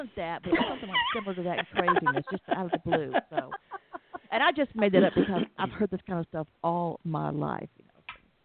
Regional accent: Atlanta, Georgia, United States; because my parents were from small towns. So I grew up in Atlanta.

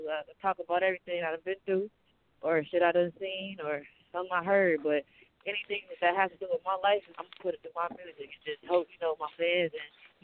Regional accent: Missouri, United States; now in Westchester, United States; I'm from Missouri, born in Missouri, you know what I'm saying, moved around a lot. I rep 573, also rep 914 Westchester, out here in New York

